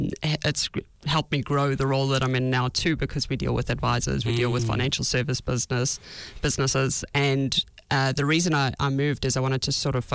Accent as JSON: {"language": "English", "country": "South Africa", "moved": "as an adult", "lives_now": "New Zealand", "said": "So I moved to New Zealand from South Africa 16 years ago and went into recruitment."}